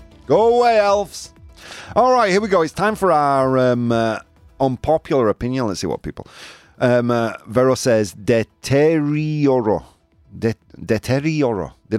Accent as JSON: {"language": "English", "region": "Yorkshire and the Humber", "country": "United Kingdom", "lives_now": "Spain", "said": "You know, I'm from Yorkshire. In Yorkshire, we have the flat cap."}